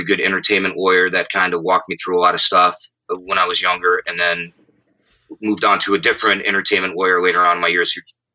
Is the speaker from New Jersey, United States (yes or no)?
no; Pennsylvania, United States; I grew up in the Scranton-Wilkes-Barre area, and the hardcore scene there was pretty big because we were so close to the New York hardcore scene.